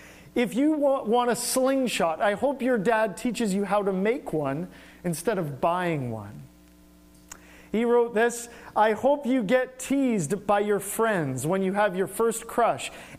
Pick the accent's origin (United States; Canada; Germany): Canada; Manitoba; I'll never forget growing up in Manitoba